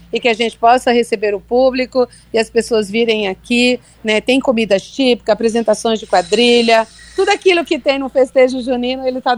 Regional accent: Northeast Region, Brazil; Eu sou nordestina, então eu tenho sempre a tradição de voltar às minhas origens lá.

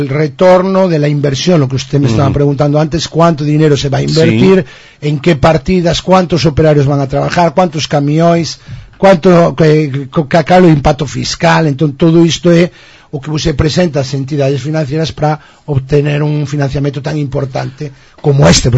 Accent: Spain; Portuguese is a second language; moved away as an adult; now in Brazil; eu tenho sou espanhol, mas tenho minha filha aqui, já levo 7 anos

